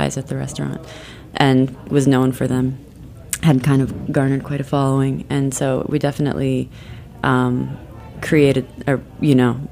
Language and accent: English; South Dakota, United States; We grew up in South Dakota.